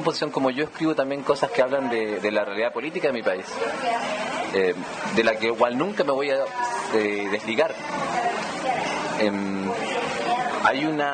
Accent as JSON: {"language": "Spanish", "region": "Valparaíso", "country": "Chile", "also_born_or_lived": "Linares", "said": "siempre se va a notar de que yo soy chileno"}